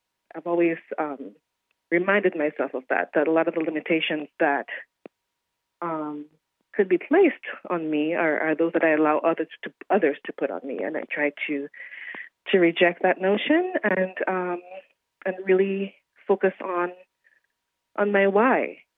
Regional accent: Dominica; I grew up in the Caribbean and had learned everything by ear and sang with my community.

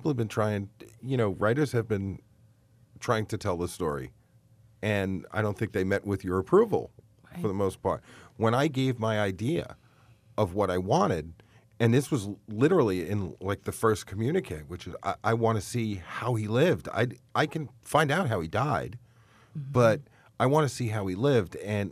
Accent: New York, United States; I'm from New York, and if I walk down the street in Manhattan and ask 100 people who Lance Saigon was, nobody would know him.

